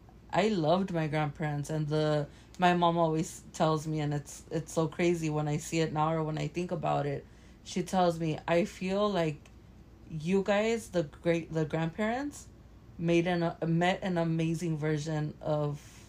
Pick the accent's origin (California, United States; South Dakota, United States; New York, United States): California, United States; Los Angeles; we both grew up in the hood, different hoods. I'm from South Central.